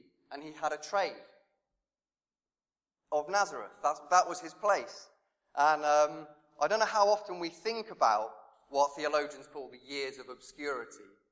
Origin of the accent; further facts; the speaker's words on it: Reading, South East England, United Kingdom; For me, I was formed, my place, my hometown is Reading.